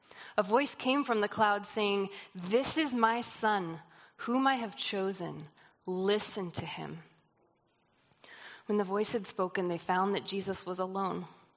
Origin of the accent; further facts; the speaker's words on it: Boise, Idaho, United States; So I grew up in Boise, Idaho. My parents, though, are native Californians, and my three sisters and them and I used to road trip a lot between Boise and the Bay Area to visit family.